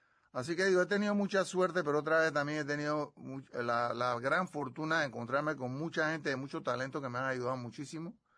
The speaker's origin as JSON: {"language": "Spanish", "country": "Panama", "moved": "as an adult", "said": "yo me salí de Panamá por la dictadura en el 74. Mi familia se fue en el 73 y yo me fui en el 74."}